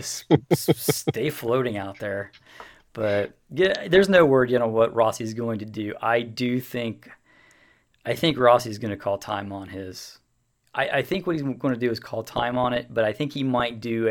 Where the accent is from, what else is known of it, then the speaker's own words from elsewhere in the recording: United States; But I'm an American and I'm biased.